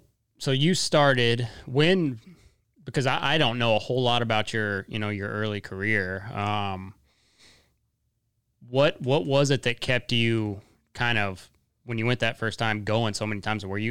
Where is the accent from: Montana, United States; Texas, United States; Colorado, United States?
Colorado, United States; And I grew up in Colorado. The weather's not bad.